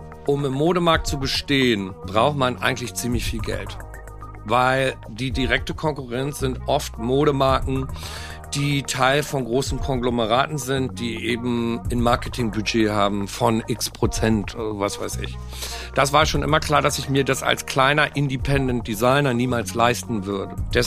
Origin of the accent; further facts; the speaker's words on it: Bad Oldesloe, Schleswig-Holstein, Germany; also born or lived in Göttingen; Ich bin in Göttingen geboren. Dort habe ich gelebt, bis ich 12 war. Und dann bin ich mit meinen Eltern und meinem Bruder in die Nähe von Bad Oldesloe gezogen. Und in Bad Oldesloe bin ich auch zur Schule gegangen, habe Abi gemacht.